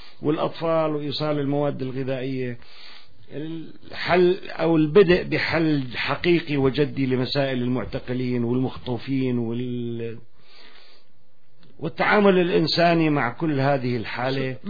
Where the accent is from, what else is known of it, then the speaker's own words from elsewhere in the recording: Syria; لكن يجب أن نبدأ تدريجيا كسوريين أن نأخذ زمام المبادرة بأيدينا